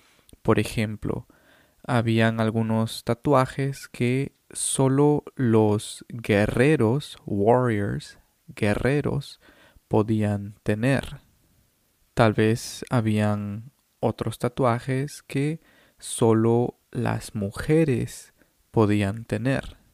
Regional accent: Lima, Peru; born there; yo nací en Lima y mi familia no pertenece a ninguna cultura que tenga tatuajes.

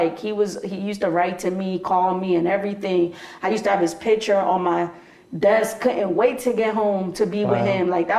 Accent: United States; born there; I was born in 88. Crackhead, you know, my dad was the drug dealer, my mom was the custody. I was born in the Heights, so especially, you know, over there, definitely in the 80s was, yeah

